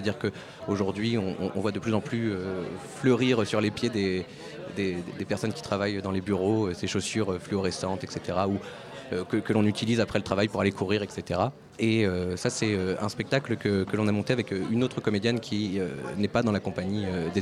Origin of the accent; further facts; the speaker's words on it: Brittany, France; now in Paris, France; je suis originaire de Bretagne, là où j'ai passé mon bac en candidat libre